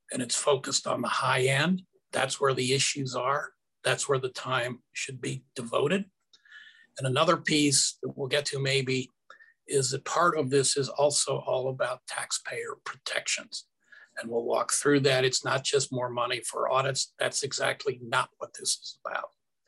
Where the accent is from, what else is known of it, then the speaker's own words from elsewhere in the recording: Midwest, United States; Like Charles, I grew up in the Midwest.